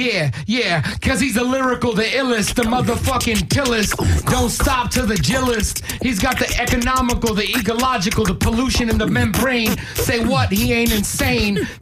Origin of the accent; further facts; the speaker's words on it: New York, United States; How do you know I come from New York, bro?